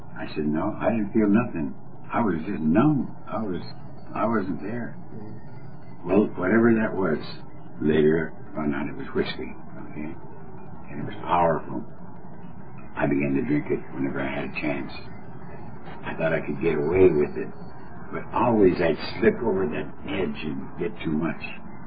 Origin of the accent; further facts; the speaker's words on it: Colorado, United States; born there; the place I was born in Colorado, up in the mountains, everybody made home brew.